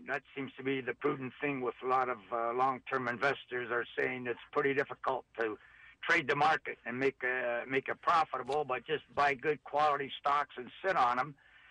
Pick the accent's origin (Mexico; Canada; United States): Canada; because I'm a Canadian and I have a little bit of currency in U.S.